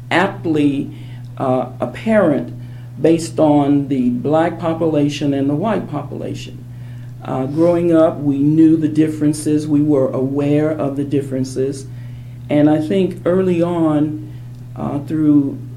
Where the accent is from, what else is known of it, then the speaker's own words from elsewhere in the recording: Marietta, Georgia, United States; I grew up in Marietta, Georgia, a suburb of the great metropolitan Atlanta.